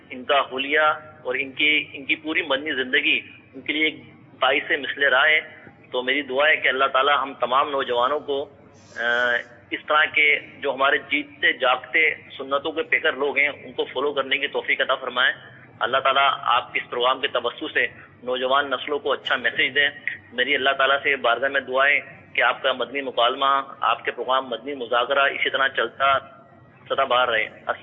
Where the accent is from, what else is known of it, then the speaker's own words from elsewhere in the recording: Karachi, Sindh, Pakistan; now in United Arab Emirates; متحدہ عرب امارت سے, میں پاکستان کراچی کا رہنے والا ہوں.